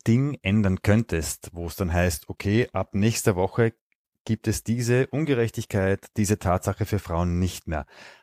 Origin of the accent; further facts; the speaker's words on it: Graz, Styria, Austria; Ja, da kann ich tatsächlich als Grazer dagegen halten.